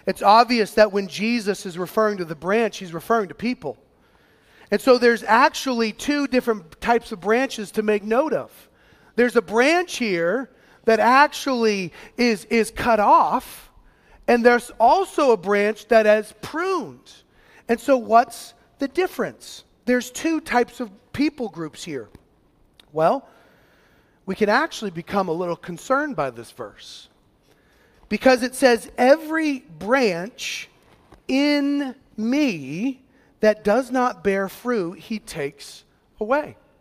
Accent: the South, United States; Well, I'm a Christian because I grew up in the South.

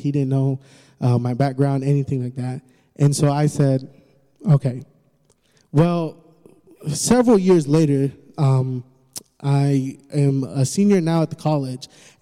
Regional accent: the South, United States; And we're from the South

